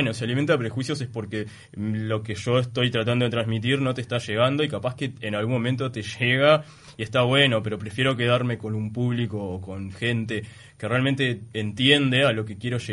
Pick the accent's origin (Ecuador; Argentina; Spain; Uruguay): Uruguay; les parecía interesante que soy uruguayo y que en Uruguay está visto como a nivel mundial o a nivel internacional como un país de avanzada